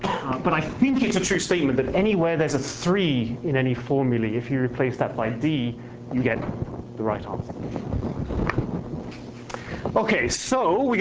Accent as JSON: {"language": "English", "town": "Cambridge", "region": "East of England", "country": "United Kingdom", "said": "I'm from Cambridge. I'm from Cambridge."}